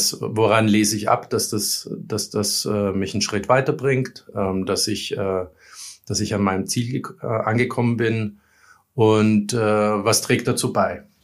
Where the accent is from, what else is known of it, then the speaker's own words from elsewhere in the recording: Vienna, Austria; now in Berlin, Germany; ich bin Wiener, der vor 12 Jahren seinen Weg nach Berlin gefunden hat.